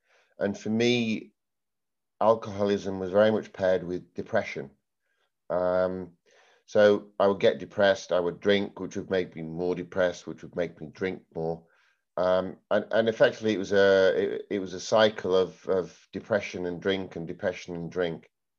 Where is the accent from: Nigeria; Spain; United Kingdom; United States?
United Kingdom; Yorkshire and the Humber; You'll also guess I'm not from South Africa. I'm actually from Yorkshire.